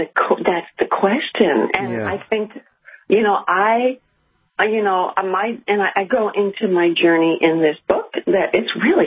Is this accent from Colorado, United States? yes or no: yes; Lakewood, Colorado, United States; Oh, yeah. Well, I went to school in Boulder. I grew up in Lakewood.